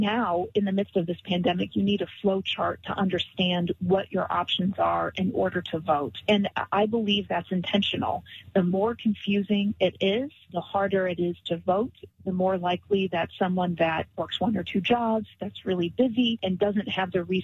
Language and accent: English; Fenton, Missouri, United States; I grew up in Fenton. I went to Ursuline in St. Louis. My family still lives throughout the St. Louis area.